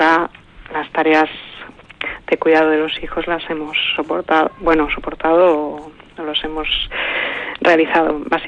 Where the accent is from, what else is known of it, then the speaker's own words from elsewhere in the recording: Barcelona, Catalonia, Spain; Pues supongo que ciudad. Soy de Barcelona, o sea que...